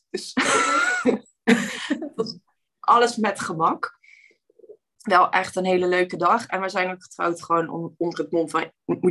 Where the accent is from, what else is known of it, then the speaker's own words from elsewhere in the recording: Limburg, Netherlands; En ik kom uit Limburg, dus daar bestaat, dat bestaat daar helemaal niet.